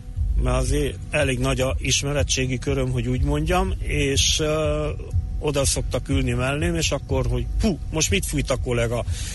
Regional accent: Târgu Mureș, Mureș County, Romania; én Marosvásárhelyi is vagyok

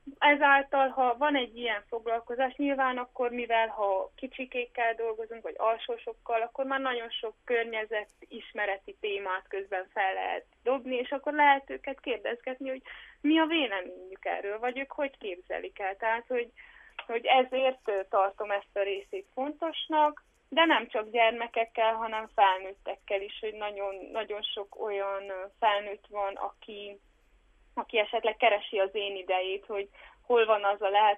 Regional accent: Botfa, Zala, Hungary; a szülőfalumban, Botfán, Zalaegerszeg város mellett található.

